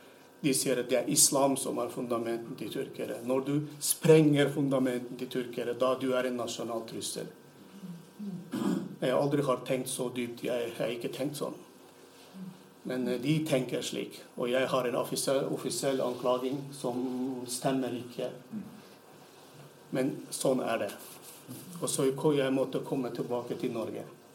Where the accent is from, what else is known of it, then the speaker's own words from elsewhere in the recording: Turkey; Swedish is a second language; Jag är en turker. Jag älskar mitt land, min nation, mycket mer än någon andra.